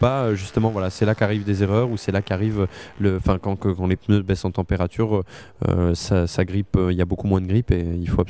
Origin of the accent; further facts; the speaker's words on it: Le Mans, Pays de la Loire, France; puisque je suis natif du Mans